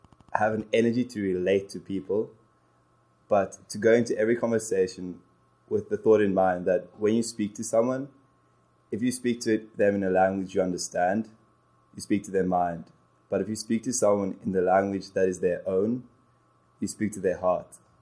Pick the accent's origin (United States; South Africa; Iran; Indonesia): South Africa; I've always had two obvious role models growing up in South Africa